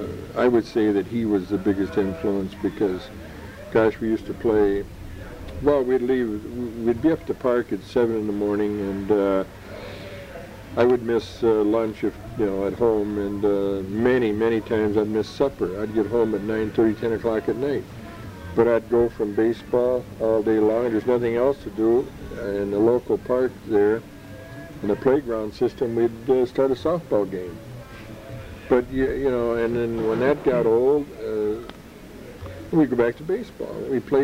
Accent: Minneapolis, Minnesota, United States; Joe was lived in Iowa City, Iowa, and I was from Minneapolis

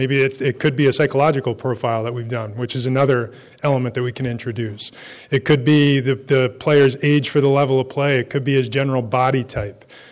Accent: Toms River, New Jersey, United States; I am from Toms River, New Jersey, just up the road.

